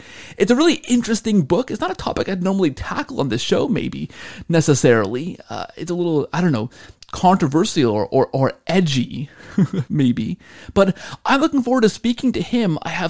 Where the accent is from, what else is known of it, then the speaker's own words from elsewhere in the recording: Canada; because I'm also a Canadian Pentecostal convert to Catholicism, not a priest.